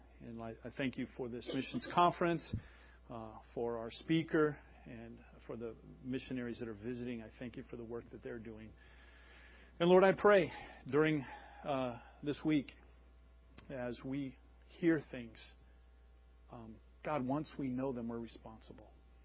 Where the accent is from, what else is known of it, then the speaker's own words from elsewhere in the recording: Des Moines, Iowa, United States; growing up in Des Moines, we have an inner city. It's not as big as Minneapolis's inner city, but it's an inner city. And it was the area of town where I was growing up.